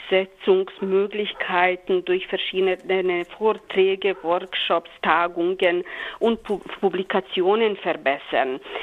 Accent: Bosnia & Herzegovina; also Ex-Jugoslawien bzw. Bosnien-Herzegowina, da komme ich

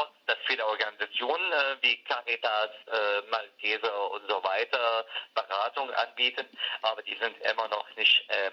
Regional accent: Syria; now in Germany; bei uns war es als Syrer ein Bonus, dass wir aus Syrien kommen

